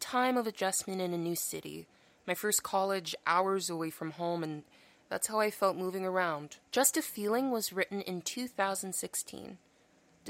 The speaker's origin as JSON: {"language": "English", "town": "Toronto", "region": "Ontario", "country": "Canada", "said": "Hey there, guys. … from Toronto, Canada."}